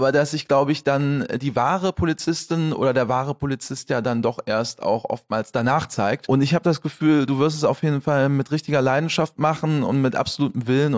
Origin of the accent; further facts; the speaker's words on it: Morsbach, North Rhine-Westphalia, Germany; born there; die da arbeitet in Gummersbach und ich bin ganz in der Nähe geboren.